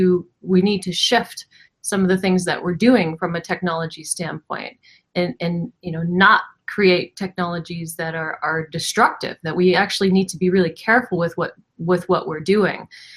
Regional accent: New England, United States; lived my life like a pretty normal person growing up in New England.

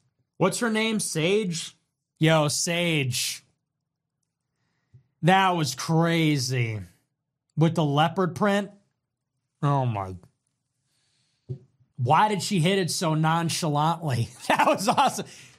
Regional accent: La Grange Park, Illinois, United States; I mean, look, I know I'm from LaGrange Park.

